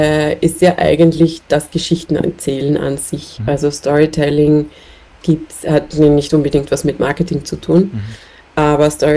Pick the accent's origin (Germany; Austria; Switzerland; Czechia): Austria; Sulz im Wienerwald, Lower Austria; also born or lived in Vienna; ich bin zwar in Wien geboren, aber meine Eltern haben dann ein Haus gebaut in Sulz im Wienerwald. So ein wirklich schönes Kuhkaff, was, glaube ich, vielen Österreichern ein Begriff ist